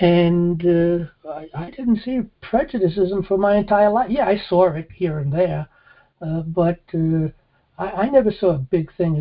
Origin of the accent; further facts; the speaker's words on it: New York City, New York, United States; And I grew up in New York City, you know.